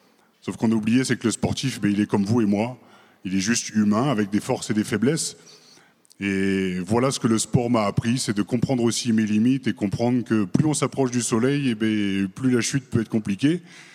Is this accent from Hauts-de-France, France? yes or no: yes; Beauvais, Hauts-de-France, France; je suis originaire de Beauvais en Picardie, donc c'est pas trop une terre de rugby